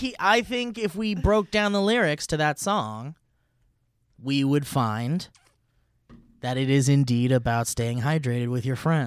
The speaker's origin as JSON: {"language": "English", "town": "Beverly Hills", "region": "California", "country": "United States", "tie": "born or raised there", "said": "I grew up in Beverly Hills."}